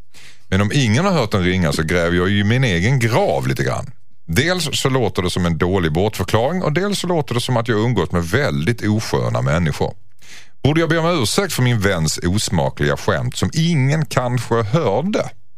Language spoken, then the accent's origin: Swedish; Stockholm County, Sweden; accent: Stockholm; Jag pratar stockholmska.